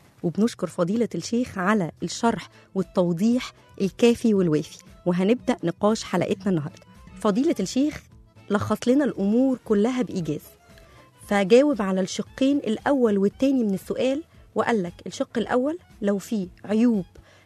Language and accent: Arabic; Egypt; ولكن احنا عندنا كمصريين لبس الدبل اتقرت